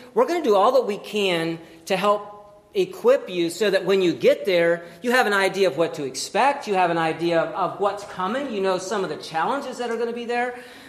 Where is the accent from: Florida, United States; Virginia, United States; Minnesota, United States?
Virginia, United States; now in New York, United States; I grew up in Virginia, we now live in New York.